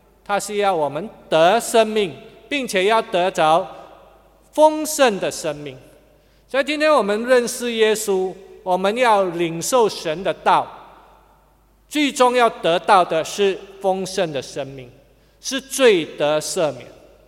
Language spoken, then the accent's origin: Chinese; Hainan, China; 我是海南人啊，我老家在海南，所以我们海南人也是讲恭喜发财啊